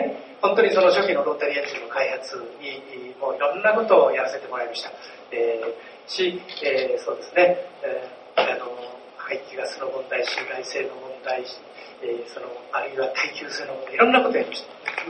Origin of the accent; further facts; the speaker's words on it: Tokyo, Japan; now in Hiroshima, Japan; 私は広島生まれ、広島育ちじゃなくて、生まれは東京で、ずっと育ちの東京なんですけど